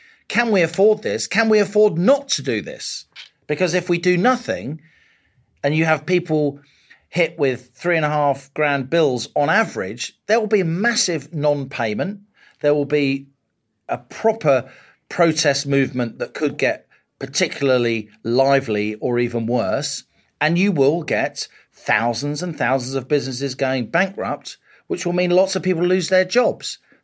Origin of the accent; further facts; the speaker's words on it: Kingsbury, London, United Kingdom; he grew up near me in Kingsbury, northwest London, which is not a glamorous place. Hi, Kingsbury. Very proud I come from Kingsbury